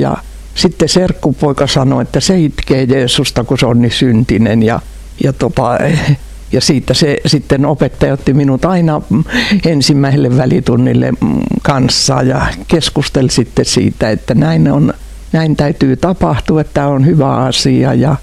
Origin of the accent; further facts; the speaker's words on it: Pertunmaa, South Savo, Finland; Olen pertunmaalainen ja olen syntynyt Pertunmaalla ja olen elänyt täällä ja olen täyttänyt 80 vuotta